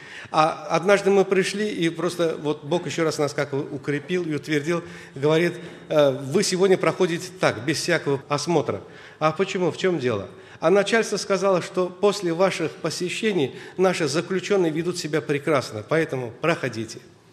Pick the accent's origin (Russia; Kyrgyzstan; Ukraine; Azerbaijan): Azerbaijan; Я сам из Азербайджана